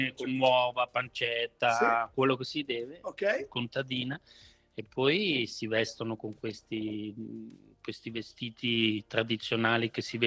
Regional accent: Cadro, Ticino, Switzerland; born there; now in Frauenfeld, Switzerland; Giusto, io sono nato a Cadro.

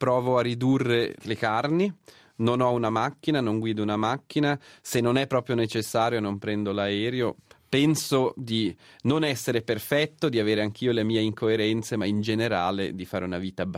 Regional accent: Switzerland

